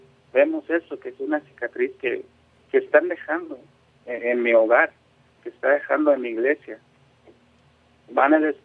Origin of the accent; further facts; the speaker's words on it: Mexico; que somos de aquí, somos de México, no somos de Estados Unidos.